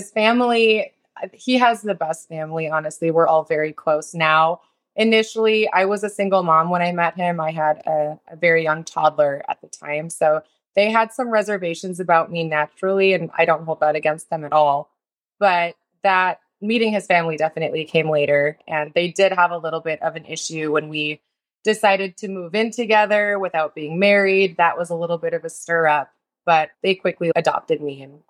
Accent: Minnesota, United States; born there; I was born in Minnesota and I was cultured, but not in regards to the Middle East.

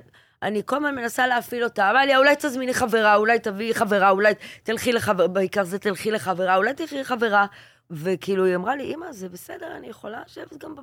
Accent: Bnei Brak, Tel Aviv District, Israel; אז אני גדלתי בבית של בנים. גדלנו בבני ברק. לא הייתי דתייה, אבל כל החברים שלי היו מפרדס קאץ.

